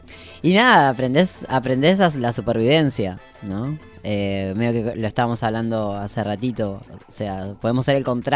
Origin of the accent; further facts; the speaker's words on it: Allen, Río Negro, Argentina; Claro, yo soy de todos los lugares, pero nací en Patagonia, en Río Negro, en Allen.